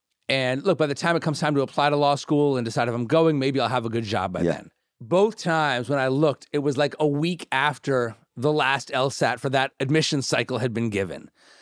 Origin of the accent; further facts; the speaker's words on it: New Jersey, United States; I had never seen fajitas as a 10-year-old growing up in New Jersey.